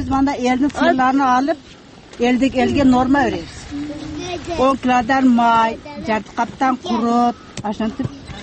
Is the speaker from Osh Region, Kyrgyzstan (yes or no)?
yes; Osh Region, Kyrgyzstan; Я, мен өзүм кыргызстандык болуп өстүк.